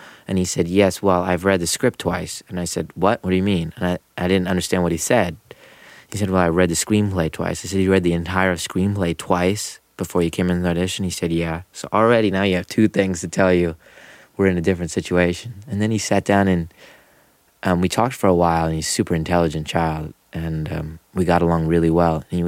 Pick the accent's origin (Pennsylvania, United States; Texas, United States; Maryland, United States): Pennsylvania, United States; Philadelphia; you know, we grew up in Philly in the Main Line, and only Indian kid in almost every school I've ever gone